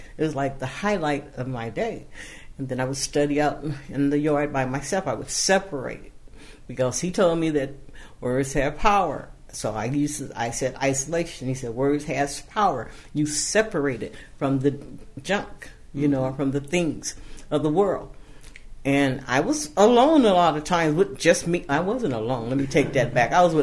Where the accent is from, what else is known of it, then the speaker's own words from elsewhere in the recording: Fresno, California, United States; I grew up in Fresno. I grew up in Fresno on the west side.